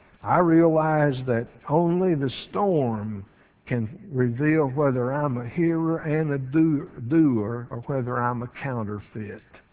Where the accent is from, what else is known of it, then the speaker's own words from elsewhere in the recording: United States; And I'm American. I'm an American.